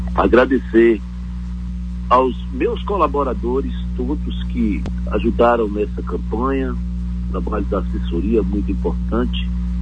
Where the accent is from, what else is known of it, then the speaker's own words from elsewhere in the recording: Bahia, Brazil; Bom dia ao povo da minha terra, da minha joia, do sertão baiano.